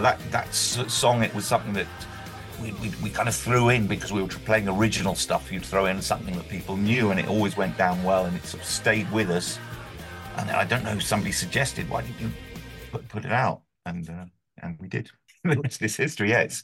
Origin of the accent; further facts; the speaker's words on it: London, United Kingdom; I grew up in London